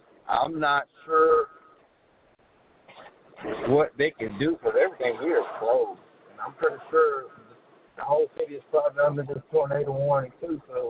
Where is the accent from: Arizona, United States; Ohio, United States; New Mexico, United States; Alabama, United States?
Alabama, United States; I'm like the next town over into Georgia, and I'm from Alabama.